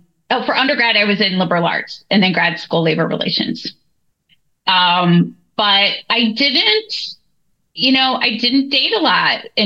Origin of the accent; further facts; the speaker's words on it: Illinois, United States; I grew up in the Chicago suburbs.